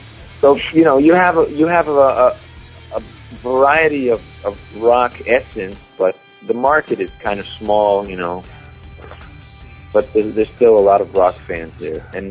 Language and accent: English; East Coast, United States; moved away; also born or lived in Israel; Yeah, well, I was born in the States and I grew up a bit on the East Coast. But yeah, most of my life I was in Israel.